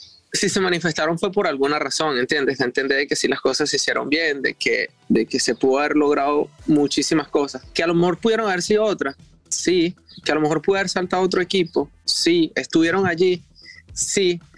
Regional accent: Venezuela

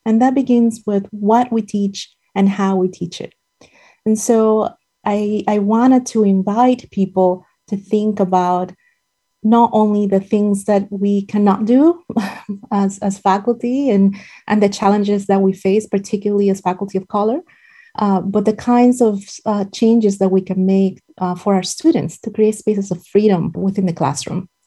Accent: Dominican Republic; And I come from the Dominican Republic, a country that has become known for its hairdressers and hair making and hair doing.

